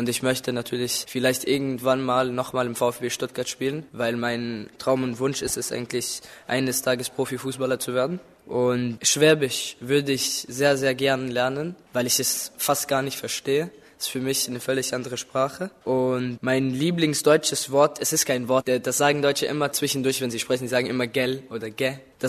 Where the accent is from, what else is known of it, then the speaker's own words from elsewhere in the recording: Cairo, Cairo Governorate, Egypt; German is a second language; Ich bin aus Kairo, Ägypten. Ich bin 18 Jahre alt und gehe in Kairo auf die Deutsch-Evangelische Oberschule.